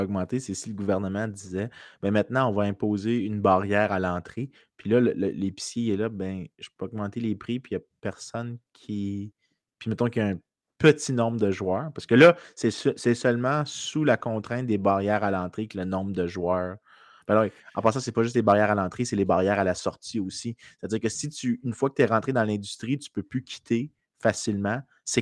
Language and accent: French; Montreal, Quebec, Canada; Pas juste parce que je suis Montréalais.